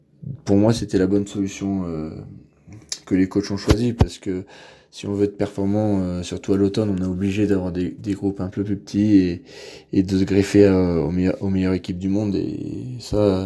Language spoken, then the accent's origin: French; Provence-Alpes-Côte d'Azur, France; Oui, c'est sûr, on est deux des Hautes-Alpes dans le groupe vitesse.